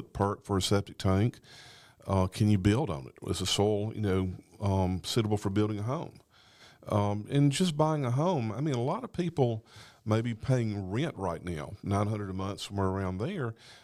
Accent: Sylacauga, Alabama, United States; I grew up in Sylacauga.

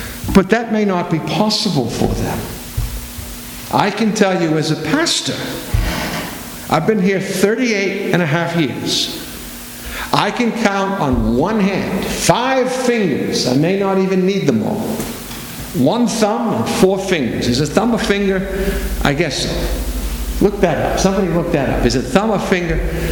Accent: Wales, United Kingdom; Welshman that I am, the Welsh accent is very lyrical, it has a musical quality.

